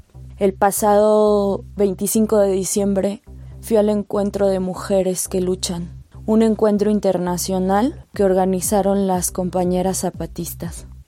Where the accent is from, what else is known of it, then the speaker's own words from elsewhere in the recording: Mexico City, Mexico; Soy de la Ciudad de México y soy mujer. En mi país